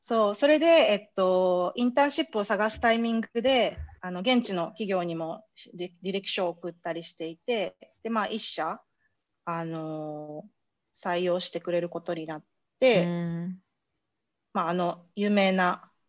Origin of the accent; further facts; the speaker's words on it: Okayama, Japan; 地元私岡山なんで、神戸と岡山って1時間ぐらいなんで、